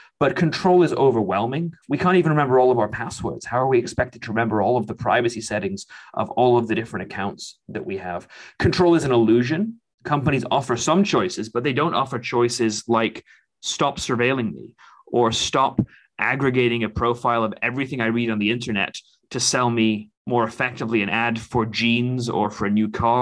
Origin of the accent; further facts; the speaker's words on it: United Kingdom; it happened in my home country of Britain during the Brexit referendum.